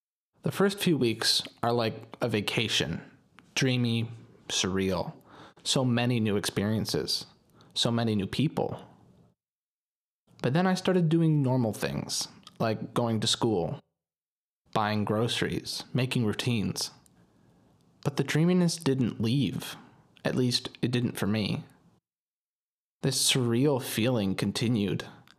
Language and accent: English; Canada; moved away; I'm a Canadian who doesn't belong in Canada.